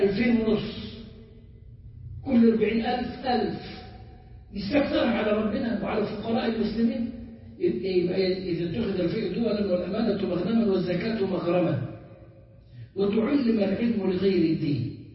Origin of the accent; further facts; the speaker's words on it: Egypt; ودي حصلت عندنا في مصر في التسعينات